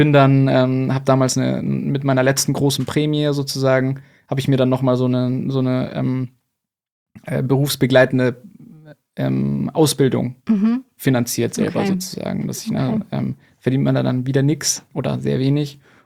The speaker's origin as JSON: {"language": "German", "town": "Munich", "region": "Bavaria", "country": "Germany", "said": "ich komme ja aus München"}